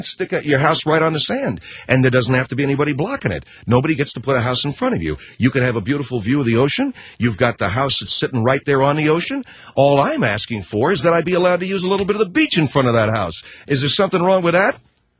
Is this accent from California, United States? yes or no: yes; California, United States; That's my, that happens to be my birthright as a Californian. That's my birthright. That ocean and that sand.